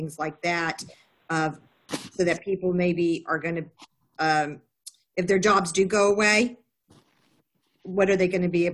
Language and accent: English; Houston, Texas, United States; Hi, I'm from Houston, Texas with Jewish Family Service.